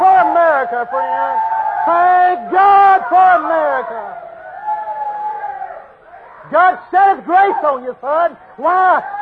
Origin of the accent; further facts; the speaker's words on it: United States; I'm glad I'm an American, buddy.